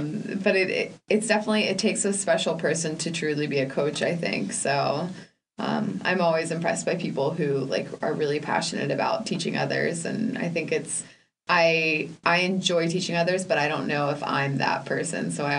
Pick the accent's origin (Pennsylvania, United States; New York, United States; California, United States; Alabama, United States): Pennsylvania, United States; Pittsburgh; and I am from Pittsburgh, and I want to ask my old coach if he'll corner me